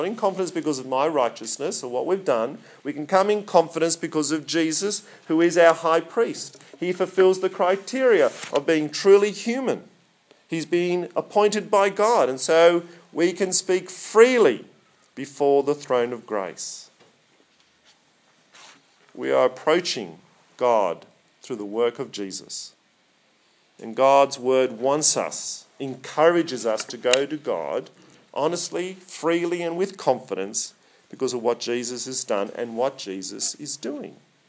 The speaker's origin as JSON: {"language": "English", "town": "Sydney", "region": "New South Wales", "country": "Australia", "tie": "born or raised there", "said": "I grew up in Surrey Hills before it was trendy in Sydney."}